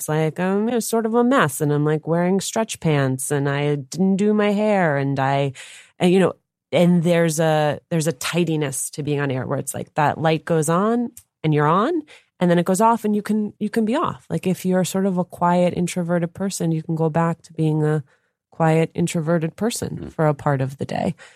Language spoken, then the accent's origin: English; Union City, New Jersey, United States; So for me, I think part of it is I grew up in Union City, New Jersey.